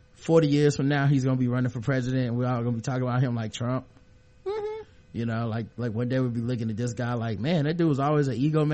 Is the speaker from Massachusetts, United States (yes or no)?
no; Brooklyn, New York, United States; He's from Brooklyn. I'm from Brooklyn.